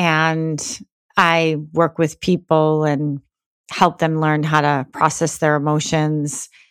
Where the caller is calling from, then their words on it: Cape Cod, Massachusetts, United States; Cape Cod, Massachusetts.